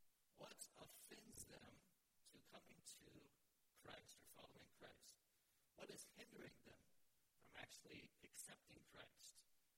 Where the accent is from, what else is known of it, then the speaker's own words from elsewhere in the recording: United States; I think about, you know, just being an American, we really pride ourselves on our freedoms, right?